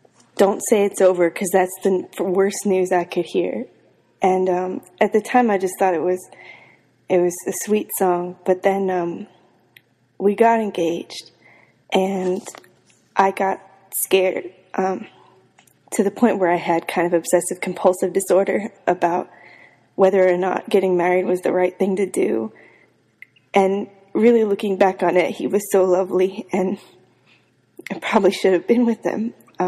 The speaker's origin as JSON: {"language": "English", "town": "Boise", "region": "Idaho", "country": "United States", "said": "from Boise, Idaho."}